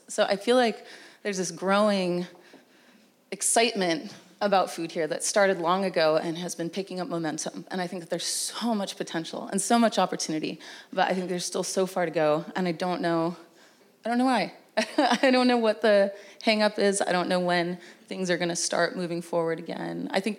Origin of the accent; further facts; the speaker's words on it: Napa, California, United States; also born or lived in San Francisco / Los Angeles; now in San Diego, United States; I lived in San Francisco for 5 years. And before that, I lived in LA for 5 years. And before that, I grew up in Napa.